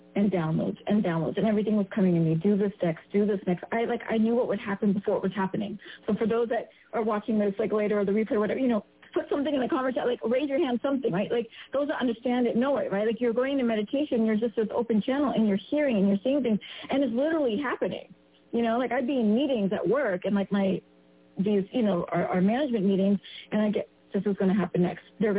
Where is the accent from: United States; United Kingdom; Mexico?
United States; Even being East Indian myself, born and raised in America, but in India, Reiki is a big thing.